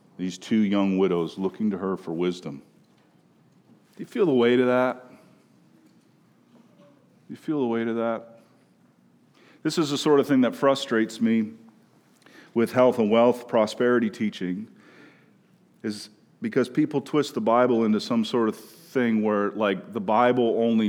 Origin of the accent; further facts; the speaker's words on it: Minnesota, United States; as a Minnesotan in the South